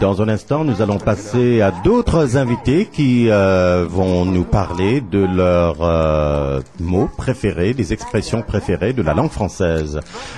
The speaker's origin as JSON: {"language": "French", "town": "Toronto", "region": "Ontario", "country": "Canada", "said": "à Toronto, chez nous, au Canada."}